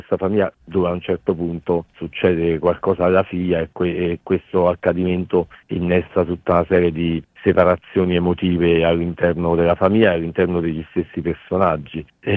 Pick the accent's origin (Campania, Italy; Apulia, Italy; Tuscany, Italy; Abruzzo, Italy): Abruzzo, Italy; E la storia nasce da un fatto realmente accaduto nel mio paese, in Abruzzo